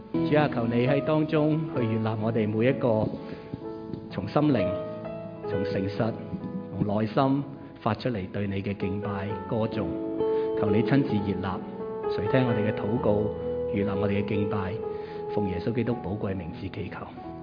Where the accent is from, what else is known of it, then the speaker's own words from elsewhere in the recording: Hong Kong; 對於我哋一班基督徒嚟講，我哋都係香港人